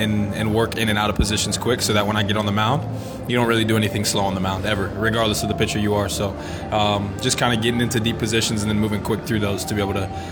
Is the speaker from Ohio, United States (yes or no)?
no; Ashburn, Virginia, United States; also born or lived in Leesburg; Yeah, I grew up in Northern Virginia, born in Leesburg, Virginia. Grew up in Ashburn, Virginia. Lived there for 18 years.